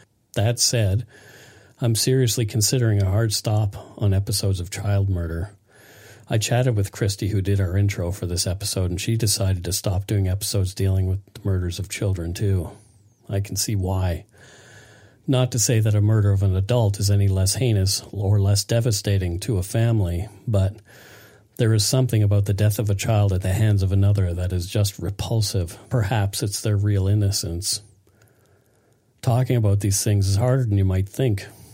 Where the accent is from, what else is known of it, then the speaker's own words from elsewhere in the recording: Nova Scotia, Canada; the murder of 12-year-old Carissa Boudreau from my hometown in Nova Scotia, was particularly hard for us to get through.